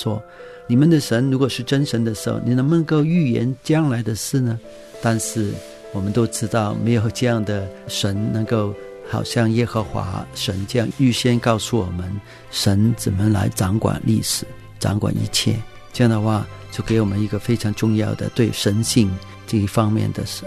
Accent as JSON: {"language": "Chinese", "region": "Guangdong", "country": "China", "said": "好像我们广东人很多人都拜一个神叫关公或者是关二哥"}